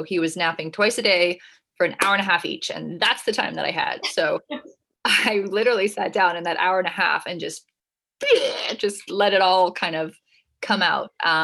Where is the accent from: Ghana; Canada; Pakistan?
Canada; now in United States; And so I'm Canadian.